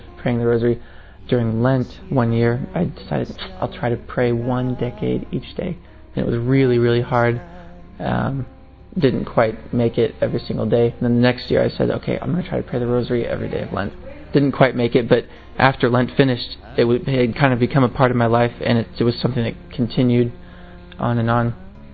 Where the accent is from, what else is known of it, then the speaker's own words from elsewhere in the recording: Texas, United States; I come from Texas, and I'm 24 years old.